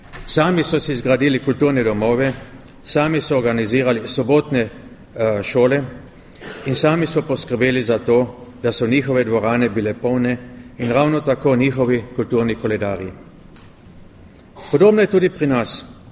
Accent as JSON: {"language": "Slovenian", "region": "Carinthia", "country": "Austria", "said": "Koroški Slovenci smo vedno peli in smo znani po naših pesmih"}